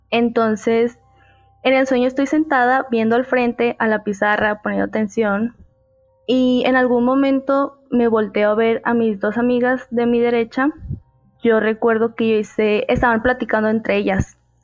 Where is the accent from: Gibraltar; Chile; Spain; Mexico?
Mexico; yo soy de México. Me encontraba en ese tiempo estudiando la preparatoria en cuarto semestre.